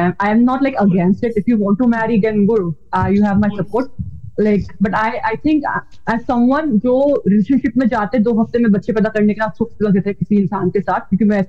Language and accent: Hindi; Bihar, India; भाई मतलब मैं बिहार से हूँ, मैं काफी offend हो गई.